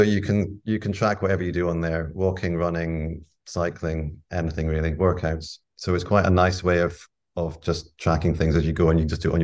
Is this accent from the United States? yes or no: no; Dundee, Scotland, United Kingdom; And I'm from Dundee in Scotland